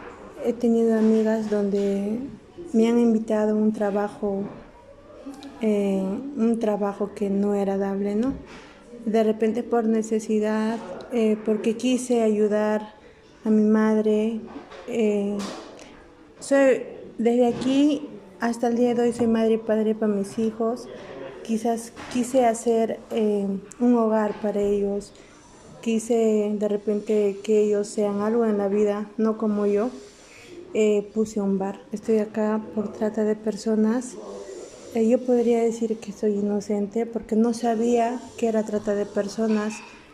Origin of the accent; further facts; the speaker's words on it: Cusco, Peru; yo soy de Ciudad de Cusco. Bueno, soy madre soltera de 3 hijos.